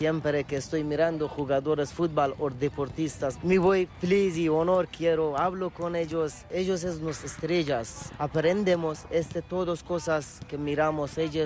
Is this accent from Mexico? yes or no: no; Afghanistan; Spanish is a second language; Aquí es mi nueva casa. Afganistán es mi país, nueva vida